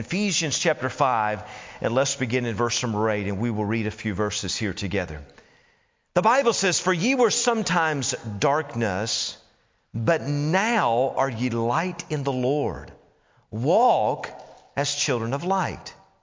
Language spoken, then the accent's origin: English; Tennessee, United States; I grew up in Tennessee, and we would find streams in the mountains